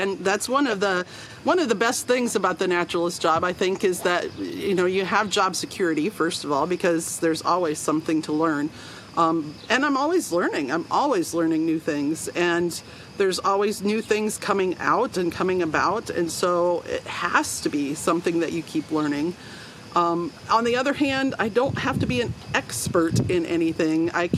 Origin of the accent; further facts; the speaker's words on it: Iowa, United States; So I grew up in Benton County, so not very far away.